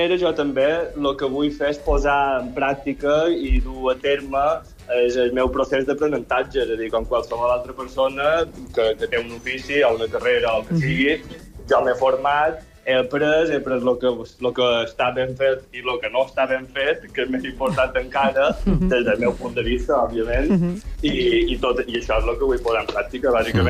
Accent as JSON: {"language": "Catalan", "town": "Montuïri", "region": "Balearic Islands", "country": "Spain", "said": "Així com jo som de Montuïri, a Montuïri també hi ha un gestor"}